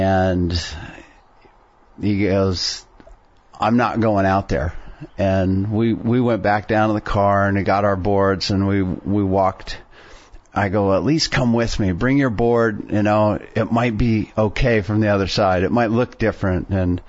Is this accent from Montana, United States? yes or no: no; Half Moon Bay, California, United States; I grew up here in Half Moon Bay and was the first guy to paddle out and surf Mavericks.